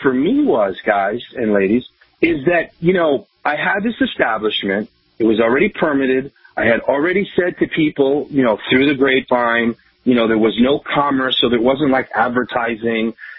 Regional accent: New York, United States; now in Vermont, United States; And, you know, for me personally, you know, I grew up in New York. You know, everybody in my neighborhood was a little bit of everything.

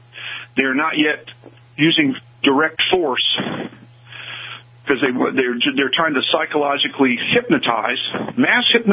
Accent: Missouri, United States; because I'm from Southern Missouri originally, and I tried to stir people in a good way when I was there

